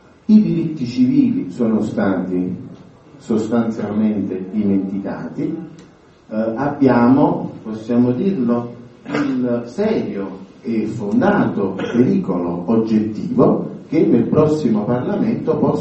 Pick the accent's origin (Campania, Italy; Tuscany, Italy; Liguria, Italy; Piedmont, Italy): Campania, Italy; Naples; che ci dà gioia sia come liberali e radicali sia come napoletani, se posso dire